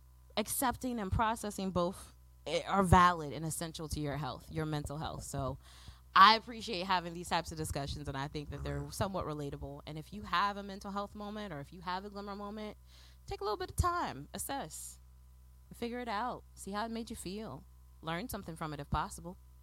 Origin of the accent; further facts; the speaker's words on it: Chicago, Illinois, United States; now in Houston, United States; So I'm from Chicago and I'm here in Houston, and there's a restaurant that sells Italian beef.